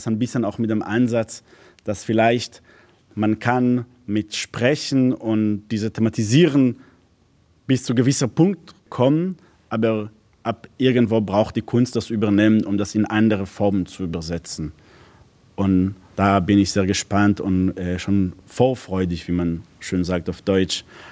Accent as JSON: {"language": "German", "country": "Israel", "said": "Ich komme aus Israel"}